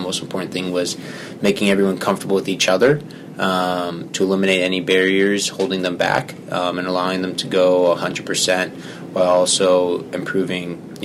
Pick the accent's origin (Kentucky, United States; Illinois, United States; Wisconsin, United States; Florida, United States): Illinois, United States; Chicago; also born or lived in Iowa; now in Bluffton, United States; which made the transition from going from, you know, growing up in Chicago area to a 50,000 person town in Iowa to a relatively smaller town here in Bluffton of about 4,000.